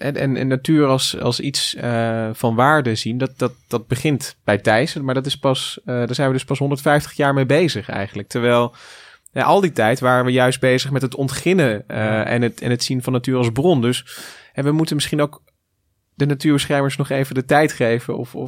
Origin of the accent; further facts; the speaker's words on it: Goirle, North Brabant, Netherlands; born there; Ik ben geboren in Goorl